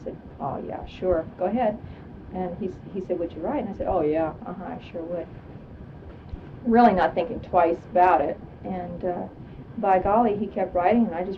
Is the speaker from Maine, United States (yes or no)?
no; West Orange, New Jersey, United States; also born or lived in Newark, United States; I was born in Newark, New Jersey. Lived and raised in West Orange, New Jersey.